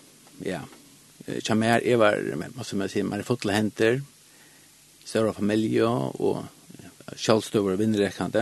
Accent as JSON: {"language": "Swedish", "region": "Norrland", "country": "Sweden", "tie": "born or raised there", "said": "Och jag växte upp i Norrland, det var fantastiskt."}